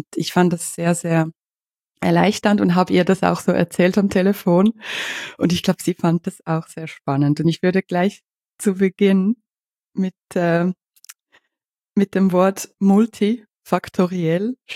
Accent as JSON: {"language": "German", "country": "Ukraine", "said": "Ich bin ja aus der Ukraine"}